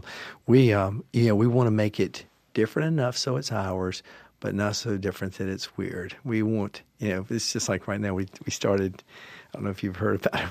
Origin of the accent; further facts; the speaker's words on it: Mississippi, United States; I was a guy from Mississippi with not a lot of shekels, but I liked nice stuff.